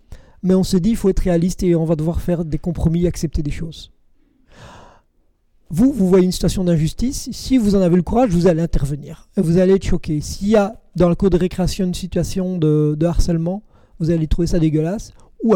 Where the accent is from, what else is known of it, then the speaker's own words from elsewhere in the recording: Belgium; now in France; Nous, on vient de Belgique, ici, on est en France